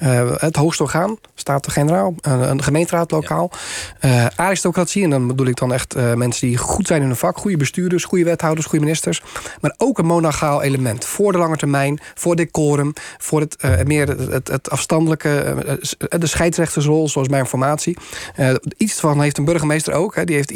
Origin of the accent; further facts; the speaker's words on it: Gouda, South Holland, Netherlands; ik kom uit Gouda, dus ik moet hem even noemen.